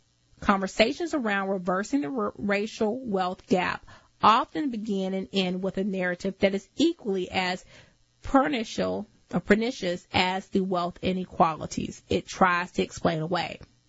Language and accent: English; Texas, United States; I'm Texan and she's German.